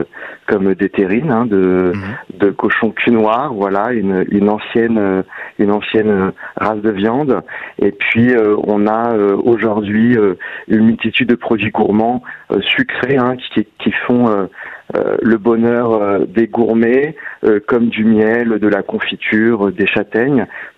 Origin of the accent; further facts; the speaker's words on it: Nouvelle-Aquitaine, France; born there; on a eu l'idée de valoriser ma région natale, le Limousin